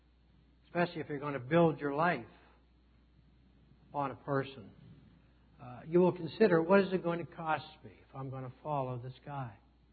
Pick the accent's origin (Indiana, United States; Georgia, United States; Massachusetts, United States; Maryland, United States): Maryland, United States; Frostburg; in Frostburg, Maryland, my hometown.